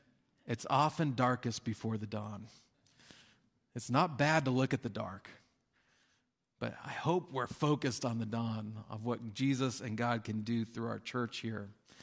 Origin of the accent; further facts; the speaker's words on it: Utah, United States; I grew up in Utah